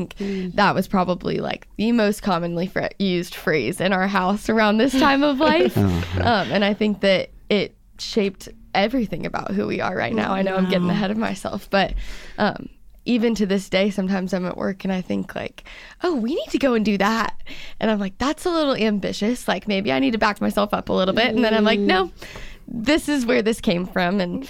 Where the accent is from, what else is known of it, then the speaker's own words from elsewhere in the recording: Atlanta, Georgia, United States; And we're from Atlanta. We don't see famous people quite as much as y'all do here in Nashville.